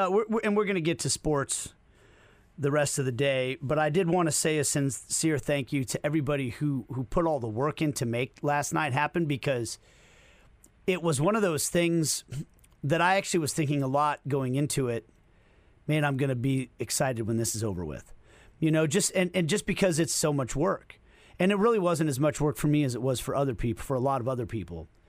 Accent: Kansas City, Kansas, United States; I guess to still claim KCK or not. I guess that's a debate, you know, but I'm a nerd from Kansas City who loved sports.

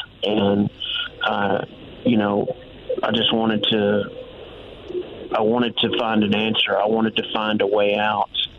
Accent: Memphis, Tennessee, United States; now in Oklahoma, United States; I'm a Memphis boy at heart, born and raised in Memphis, Tennessee.

